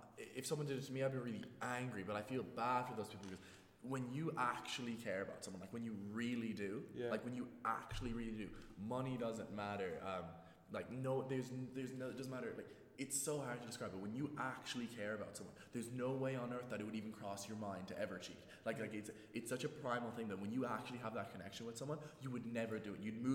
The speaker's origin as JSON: {"language": "English", "country": "United States", "said": "I'm 6 foot tall. I'm from America."}